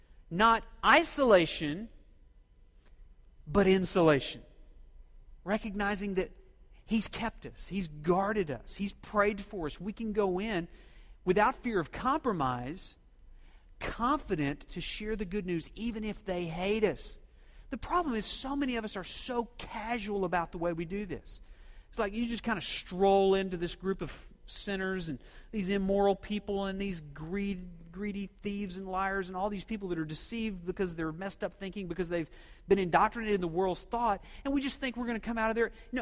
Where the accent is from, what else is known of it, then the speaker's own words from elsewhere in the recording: Oklahoma, United States; we grew up in Oklahoma. We're hicks. Rednecks. We have about a 10-mile geographical radius, and we relate to those people.